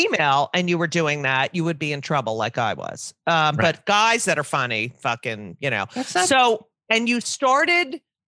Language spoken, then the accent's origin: English; New Jersey, United States; No, I grew up in New Jersey. Mother was Manhattan.